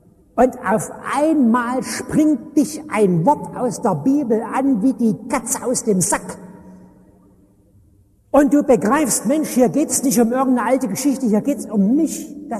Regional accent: Dresden, Saxony, Germany; Ich bin so halb auf dem Dorf aufgewachsen in Dresden

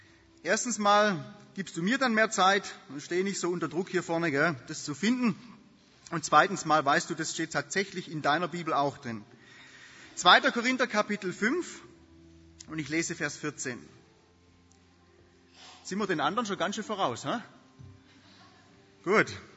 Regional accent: Baden-Württemberg, Germany; als ich ein kleiner Junge war, wie gesagt, ich bin im Hohenlohe aufgewachsen

